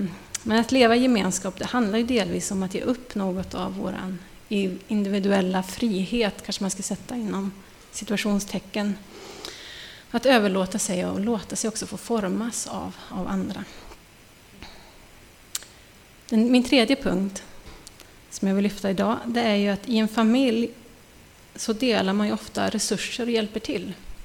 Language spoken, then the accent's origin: Swedish; Norrland, Sweden; jag kommer ju från norra Norrland, det är en bit att åka.